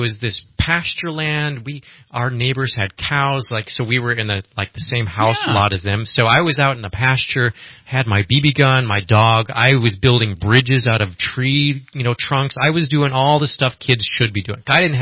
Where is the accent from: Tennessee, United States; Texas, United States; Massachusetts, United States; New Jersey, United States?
Tennessee, United States; Mount Juliet; So we moved there, and that's why I say I'm from Tennessee, because I lived there from sixth grade through college.